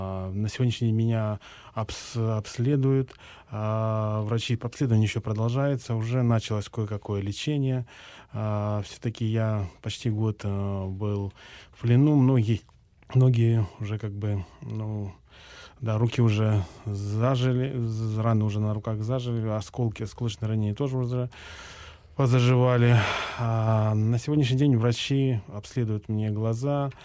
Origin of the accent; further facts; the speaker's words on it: Krasnyi Luch, Luhansk Oblast, Ukraine; я гражданин Украины, но русский по национальности, так сказать, родился и вырос в Красном Луче